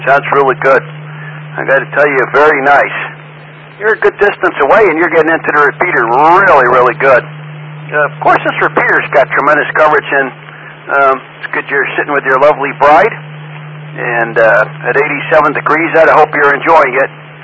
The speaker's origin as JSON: {"language": "English", "town": "Bronx", "region": "New York", "country": "United States", "tie": "born there", "lives_now": "Hillsdale, United States", "said": "I was born somewhere in the Riverdale section of the in Bronx there many moons ago."}